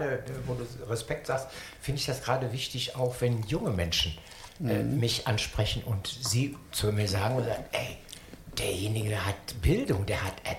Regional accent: Rhineland, Germany; Wir sind Rheinländer und das Du geht ja mal ganz schnell.

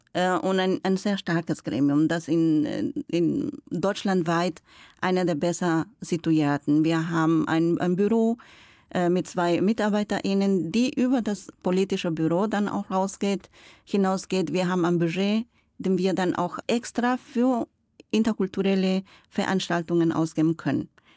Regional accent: Bolivia; German is a second language; now in Münster, Germany; Ich komme aus Bolivien und lebe seit 30 Jahren in Münster.

